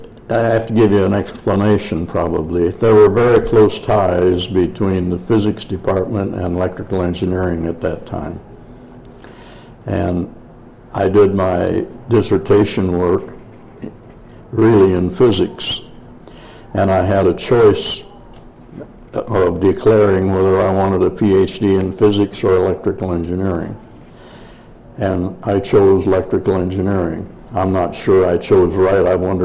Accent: Waverly, Iowa, United States; born there; I was born in Waverly, Iowa in 1923.

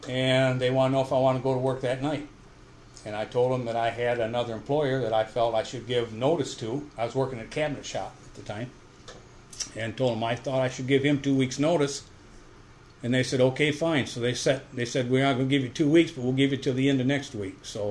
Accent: Charlotte, Michigan, United States; also born or lived in Ionia; I was born in Ionia, but raised in Charlotte.

